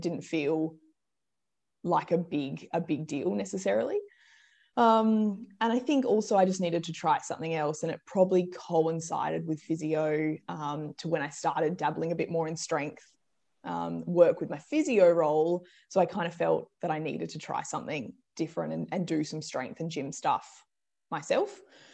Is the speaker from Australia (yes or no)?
yes; Perth, Western Australia, Australia; I grew up in Perth